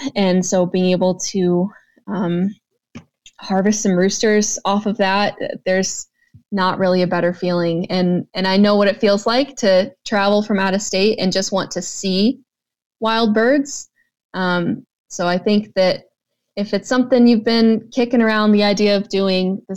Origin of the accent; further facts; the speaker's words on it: Michigan, United States; growing up in Michigan, I lived in town.